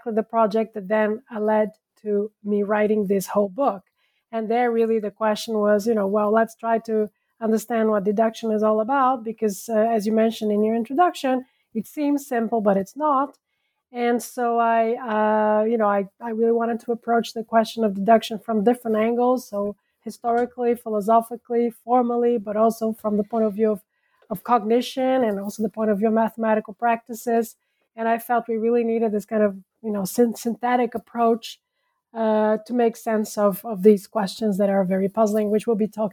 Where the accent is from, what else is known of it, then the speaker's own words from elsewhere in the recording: Brazil; also born or lived in France; I was born and raised in Brazil. I actually also spent 2 years of my teen years in high school in France.